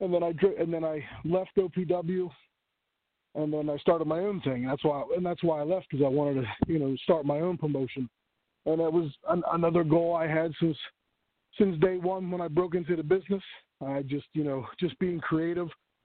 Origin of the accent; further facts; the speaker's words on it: Northeast, United States; Growing up in the Northeast, CZW, EC, you know, and all the prevalent Northeast hardcore conventions are in this area.